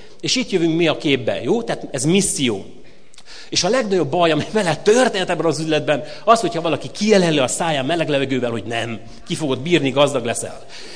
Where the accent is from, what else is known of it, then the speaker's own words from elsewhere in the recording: Nyírcsászári, Szabolcs-Szatmár-Bereg, Hungary; Jó, én gyerekkoromban, Nyírsászáriban nőttem föl